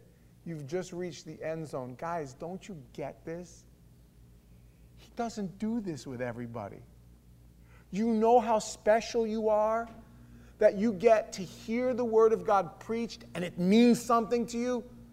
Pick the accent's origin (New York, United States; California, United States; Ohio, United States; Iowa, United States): New York, United States; New York City; I'm a kid from the neighborhood. Like, I'm from Queens, Howard Beach. I'm a street thug.